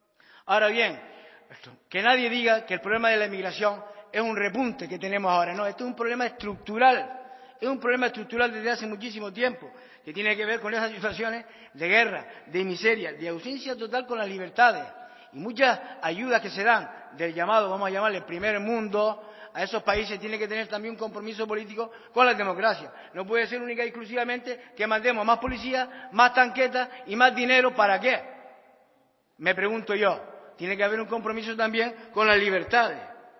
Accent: Canary Islands, Spain; Y somos canarios. Mi familia emigró toda para Cuba.

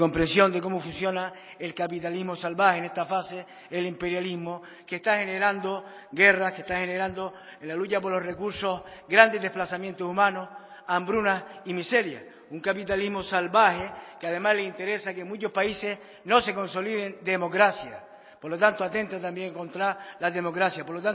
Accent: Canary Islands, Spain; Y somos canarios. Mi familia emigró toda para Cuba.

